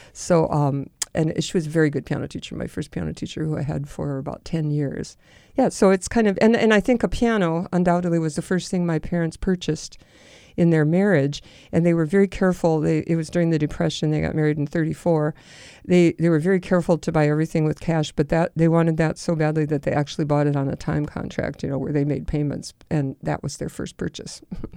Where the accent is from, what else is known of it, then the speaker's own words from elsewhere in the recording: Bismarck, North Dakota, United States; and in my hometown of Bismarck, North Dakota. That was very meaningful.